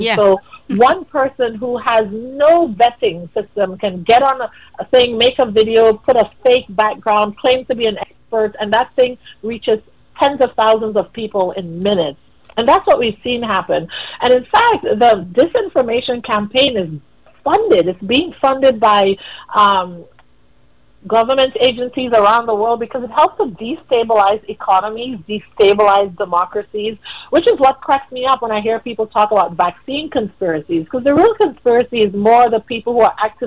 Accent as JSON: {"language": "English", "region": "Tobago", "country": "Trinidad & Tobago", "tie": "born or raised there", "said": "as a little girl growing up in Tobago in the early 80s, I had measles."}